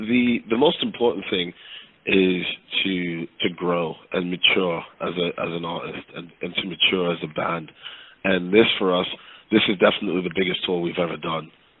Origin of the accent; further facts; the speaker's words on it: Jamaica; me having being a Jamaican, you know, my folks are Jamaican. So I grew up with reggae music, and I grew up in Jamaican culture.